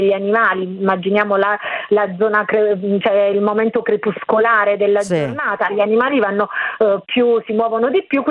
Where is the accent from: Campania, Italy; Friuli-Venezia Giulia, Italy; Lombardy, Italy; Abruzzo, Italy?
Abruzzo, Italy; io vengo dall'Abruzzo